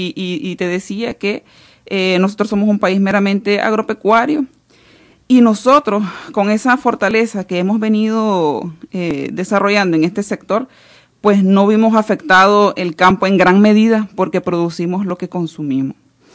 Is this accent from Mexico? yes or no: no; Nicaragua; como campesina o como ciudadanas nicaragüenses